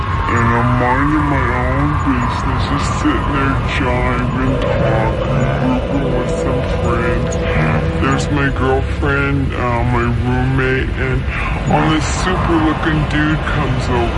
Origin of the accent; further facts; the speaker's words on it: Midwest, United States; And, you know, I believe him because I'm from the Midwest and my mom brought me up to believe what people tell me, man